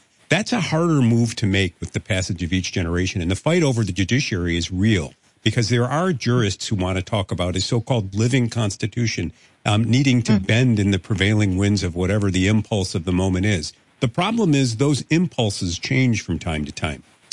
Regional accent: New England, United States; I'm from New England.

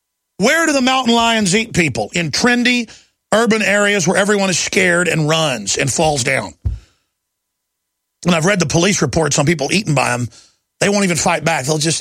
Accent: Dallas, Texas, United States; The best education I ever got was growing up in Dallas and being around rough people

